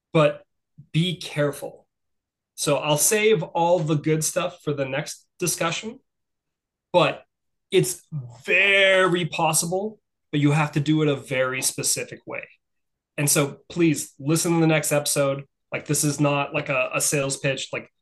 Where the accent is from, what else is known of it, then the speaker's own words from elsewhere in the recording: Thunder Bay, Ontario, Canada; I grew up in a place called Thunder Bay, Ontario, in Canada. It's a small city of 100,000 people, and the next closest city in each direction is at least 8 hours by car.